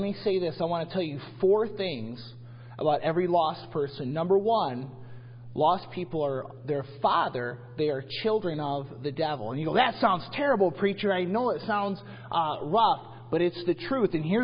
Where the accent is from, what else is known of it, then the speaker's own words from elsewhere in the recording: Michigan, United States; I'm from Michigan, and we go to Meijer's in Michigan.